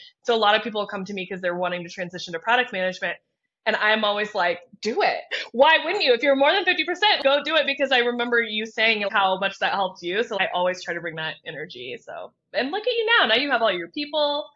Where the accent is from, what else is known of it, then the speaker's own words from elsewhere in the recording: Kansas, United States; Growing up in the Midwest, you know, growing up, I literally remember in high school showing up in heels my first week of school in Kansas